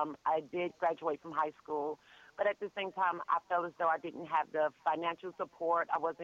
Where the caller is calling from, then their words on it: Seffner, Florida, United States; I am actually calling right now from Sefner, Florida.